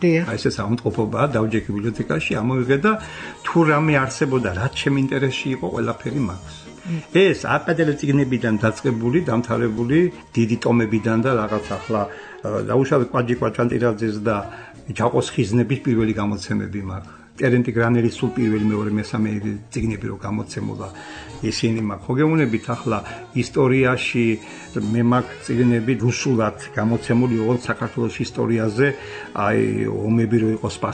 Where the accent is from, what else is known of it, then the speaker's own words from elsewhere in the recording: Kakhati, Samegrelo-Zemo Svaneti, Georgia; also born or lived in Zugdidi / Sukhumi; დავიბადე იქა. და ბავშვობა კახათიათი სოფელი. იქ გავატარე, მე მამა ჩემს სოხუმში გადაიყვანეს და იქ დაამთავრე სკოლა.